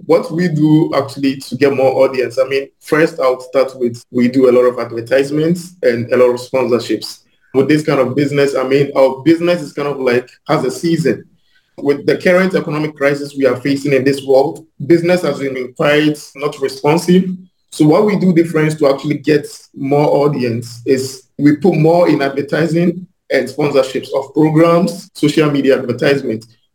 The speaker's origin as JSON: {"language": "English", "country": "Ghana", "said": "I'm from Ghana, and I've been in the real estate business for 7 years now."}